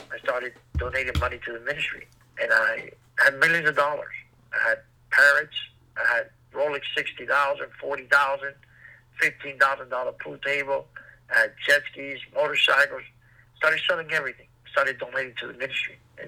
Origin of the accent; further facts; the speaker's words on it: Cuba; moved away; When we came from Cuba in 1971, they stabbed her sister 33 times and they killed her.